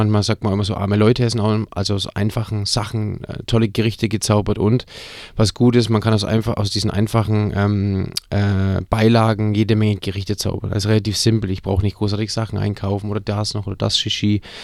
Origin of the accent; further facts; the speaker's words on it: Bavaria, Germany; born there; ich als geborener Franke mache natürlich ein fränkisches Restaurant